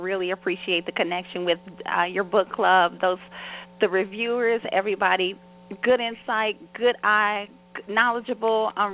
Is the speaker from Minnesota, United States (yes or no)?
no; Chicago, Illinois, United States; Well, initially, I'm born and raised on Chicago's South Side in the Inglewood area.